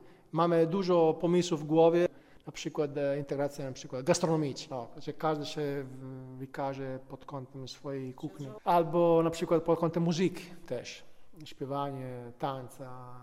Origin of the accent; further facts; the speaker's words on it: northern Italy, Italy; Polish is a second language; now in Poland; klimat jest bardzo podobny do mojego regionu. Ja pochodzę z północy Włochy.